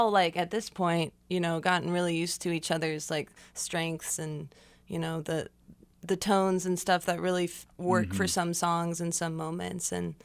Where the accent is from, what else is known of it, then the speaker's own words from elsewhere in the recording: Overland Park, Kansas, United States; Well, I'm from Overland Park and went to school at Shawnee Mission South.